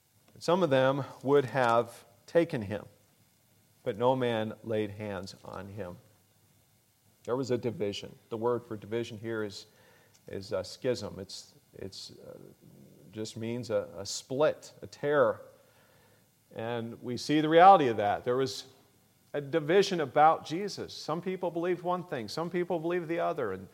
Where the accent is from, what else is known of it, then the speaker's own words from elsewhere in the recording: Painesville, Ohio, United States; also born or lived in British Columbia; I'm from Ohio. I lived mostly, grew up mostly up in Cleveland, in Painesville, Ohio. But really, I wasn't born there. I was born in British Columbia. I wasn't actually born in this country even. But I am an American citizen anyway.